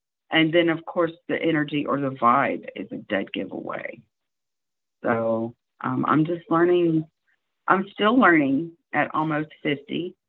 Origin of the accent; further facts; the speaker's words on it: the South, United States; Well, I talk too much. I'm from the South. What can I say?